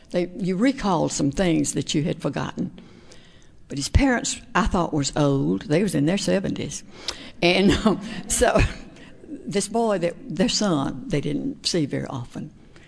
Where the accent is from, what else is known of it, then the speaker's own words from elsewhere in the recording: Alabama, United States; I am originally from Alabama.